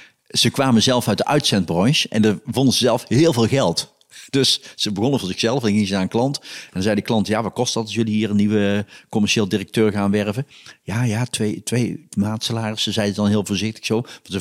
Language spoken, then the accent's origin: Dutch; Oisterwijk, North Brabant, Netherlands; ik kom dus uit Oosterwijk en ik ben echt zo'n schaap wat zich laat slachten.